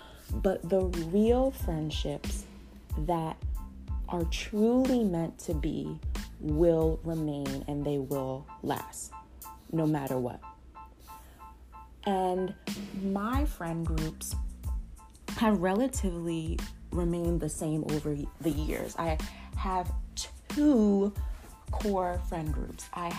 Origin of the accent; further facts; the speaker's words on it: New Jersey, United States; but I am from New Jersey, and I live in New Jersey.